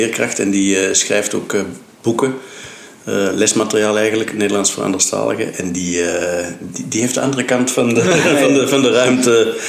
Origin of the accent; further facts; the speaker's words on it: Antwerp, Flanders, Belgium; Antwerpen is mijn thuisstad.